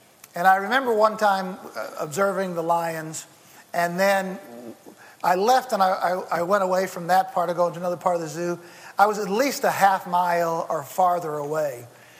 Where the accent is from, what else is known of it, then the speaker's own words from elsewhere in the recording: St. Louis, Missouri, United States; I remember I was at visiting my hometown is the city of St. Louis, which is in the Midwestern part of the United States